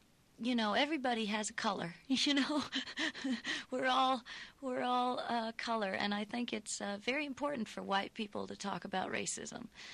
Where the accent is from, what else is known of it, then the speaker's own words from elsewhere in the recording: Buffalo, New York, United States; For instance, in the city that I grew up in Buffalo, New York, there's been so much white flight to the suburbs.